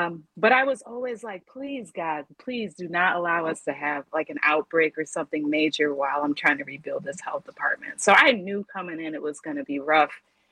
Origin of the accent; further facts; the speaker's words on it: Milwaukee, Wisconsin, United States; He was like much better climate than coming back to Milwaukee, even though I'm from Milwaukee.